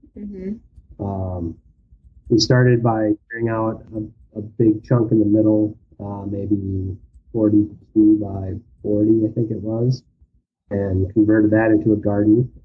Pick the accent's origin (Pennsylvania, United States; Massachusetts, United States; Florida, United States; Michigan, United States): Michigan, United States; Fraser; I grew up in Fraser, Michigan, which is a suburb north of Detroit.